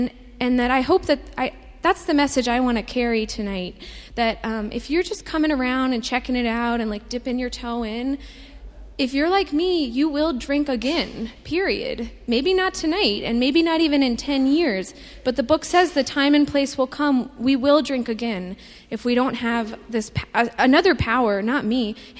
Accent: California, United States; I grew up in California with my friends.

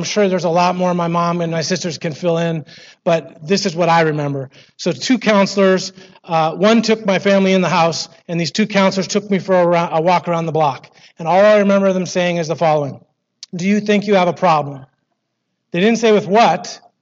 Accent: Canada; So you'll probably figure out I'm Canadian, and that doesn't make me an alcoholic, but it sure gives me a head start. Growing up in Canada was what it was. It's super cold

